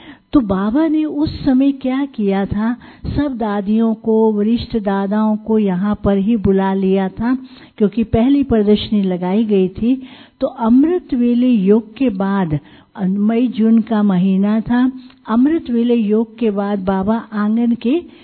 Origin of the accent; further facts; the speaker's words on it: Karnal, Haryana, India; तो मैं भी करनाल से हूँ, हम भी उनके साथ के हैं। जब मैं वहाँ पैदा हुई तो पुष्पा दीदी वहाँ थी